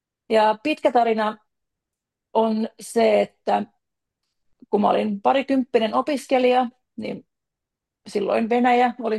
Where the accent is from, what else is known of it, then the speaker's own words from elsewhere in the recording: Espoo, Uusimaa, Finland; Joo, mä opiskelin siis yläasteella, mä oon Espoosta kotoisin